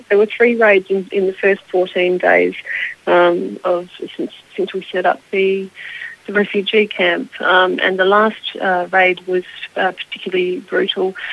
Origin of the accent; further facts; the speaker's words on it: Perth, Western Australia, Australia; I'm from Perth, Western Australia.